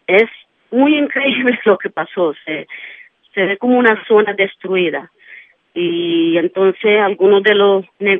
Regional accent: New York, United States; Como neoyorquinos tenemos mucha fortaleza

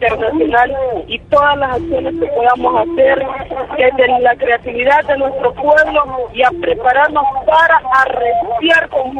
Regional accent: Honduras; nosotros como frente, como pueblo hondureño.

